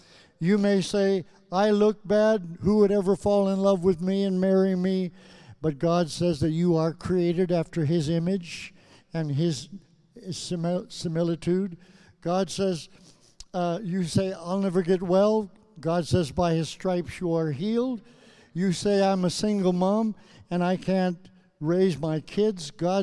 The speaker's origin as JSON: {"language": "English", "region": "Saskatchewan", "country": "Canada", "tie": "born or raised there", "also_born_or_lived": "Alberta", "said": "When I grew up in Saskatchewan and Alberta, nothing that I ever did could please him."}